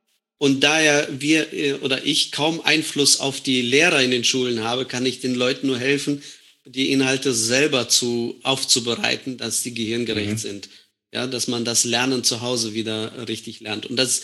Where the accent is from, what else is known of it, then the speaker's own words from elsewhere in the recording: Germany; Mitschüler mich dann als Faschisten bezeichnet haben und so ein bisschen gezeigt haben, dass ich als Deutscher nicht willkommen bin.